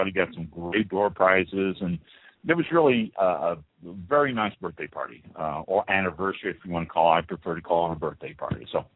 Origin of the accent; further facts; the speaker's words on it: Missouri, United States; I was born and raised in Missouri, and I always called Missouri the Midwest.